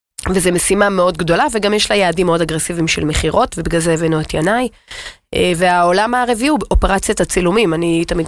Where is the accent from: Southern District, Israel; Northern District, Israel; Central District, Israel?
Southern District, Israel; Beersheba; born there; וגם נולדתי בבאר שבע